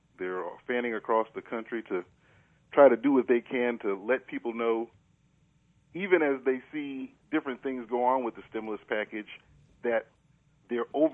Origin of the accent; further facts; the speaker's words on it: South Carolina, United States; Including Lindsey Graham, who's actually from my home state of South Carolina.